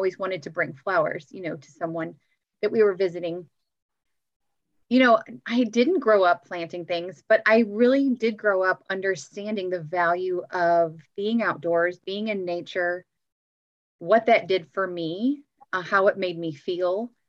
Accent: St. Louis, Missouri, United States; I did. I grew up in St. Louis.

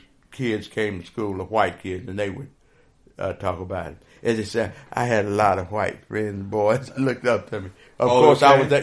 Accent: the South, United States; by growing up in the South, I didn't start dealing with the other race of people other than once I left home.

